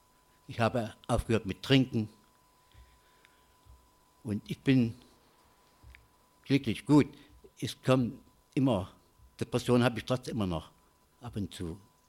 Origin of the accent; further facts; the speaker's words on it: Crimmitschau, Saxony, Germany; born there; bin geboren in Grimmitschau, in der DDR war das.